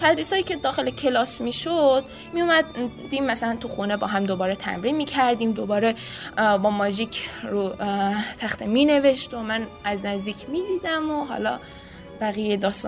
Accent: Bonab, East Azerbaijan, Iran; شهرمون چون کوچیکه تیسوشان جداگانه نداره، ما بناب درس خوندیم

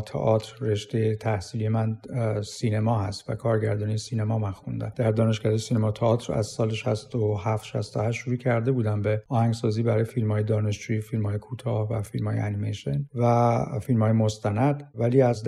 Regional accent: Iran; moved away; بعدم سفر پیش اومد و من از ایران مهاجرت کردم

